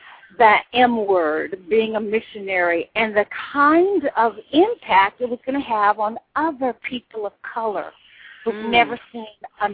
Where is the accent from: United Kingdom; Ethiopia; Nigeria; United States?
United States; Amarillo, Texas; also born or lived in Tacoma / Illinois / Columbia; I was born in Tacoma, Washington, but I was raised most of my life as a little girl in Amarillo, Texas, and then I did my high school years in Illinois.